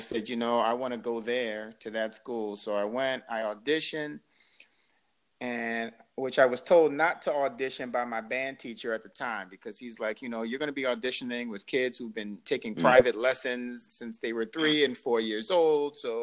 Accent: Baltimore, Maryland, United States; also born or lived in New York; I live in Baltimore. I grew up in Baltimore. I'm originally from New York, and I kind of claim them both as home.

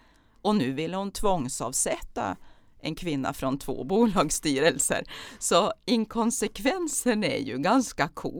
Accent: Norrland, Sweden; Så säger jag så här, vet du, jag är från Norrland.

